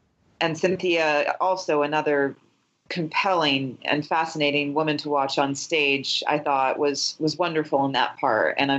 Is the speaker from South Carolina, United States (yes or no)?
yes; Charleston, South Carolina, United States; Being from the South myself, I grew up in Charleston.